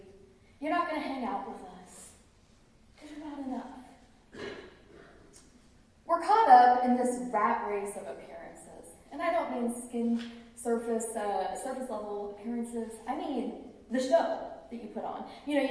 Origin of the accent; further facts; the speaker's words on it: Atlanta, Georgia, United States; now in Abilene, United States; my husband and I live in Abilene, Texas, but I grew up in Atlanta, Georgia, in the home of a preacher, and I have four older brothers.